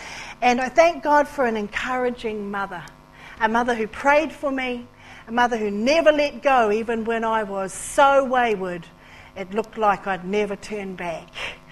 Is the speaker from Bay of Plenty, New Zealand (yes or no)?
yes; Matata, Bay of Plenty, New Zealand; But I'm originally from the Bay of Plenty as well. In fact, I was born and bred in Matata, just up the way a little bit here, and spent a good percentage of my working life in Whakatane. And I am part Māori